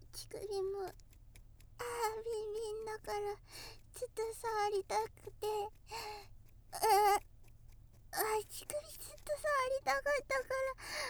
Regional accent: Tokyo, Japan; 東京生まれ東京育ちです。

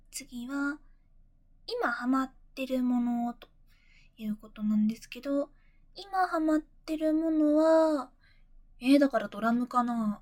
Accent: Fukuoka, Japan; accent: Hakata dialect; 出身地は福岡です。博多弁で喋ります。

